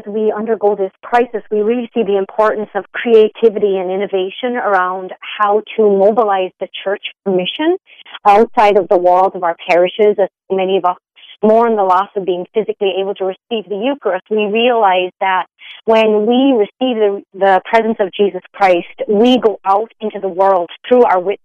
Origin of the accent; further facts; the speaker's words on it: Ireland; moved away as an adult; now in United States; I am from Ireland originally, and I've been living and working here in the U.S. for a number of years, and just became a U.S. citizen, actually, 2 years ago. I always say Ireland is my homeland. America has become my heartland.